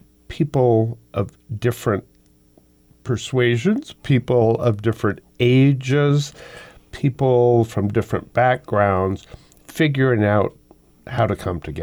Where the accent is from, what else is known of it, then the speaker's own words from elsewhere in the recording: Montana, United States; I also think, you know, I grew up in Montana. I knew a lot of kids that grew up in small towns.